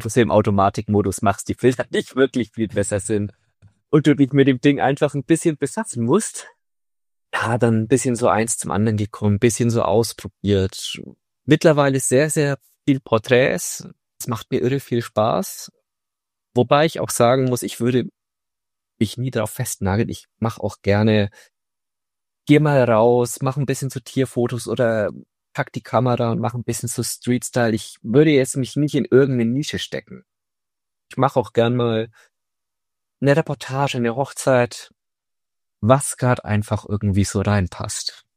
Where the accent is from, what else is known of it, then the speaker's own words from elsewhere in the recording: Nuremberg, Bavaria, Germany; Ich komme aus Nürnberg